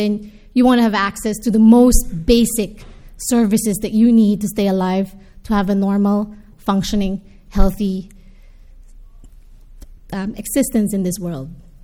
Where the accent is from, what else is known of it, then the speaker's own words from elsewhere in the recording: Philippines; born there; I would say it started really from where I was born. I was born in the Philippines, and it's a developing country.